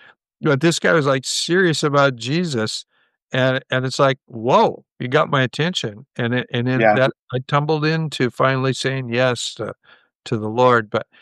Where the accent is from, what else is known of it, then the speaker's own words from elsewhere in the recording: Portland, Oregon, United States; I grew up in Portland, Oregon, and I'm quite a bit older than you